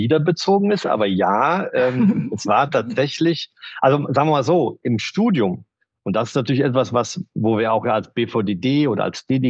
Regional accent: Siegburg, North Rhine-Westphalia, Germany; weil ich ja aus Siegburg bin. Ich bin Rheinländer und von Siegburg schon nach Hessen verschlagen ist schwierig.

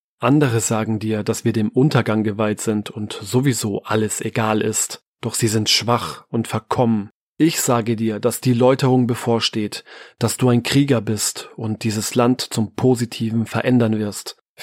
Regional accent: Germany; Weil ich mein Heimatland liebe. Weil Deutschland ohne starke Männer untergeht.

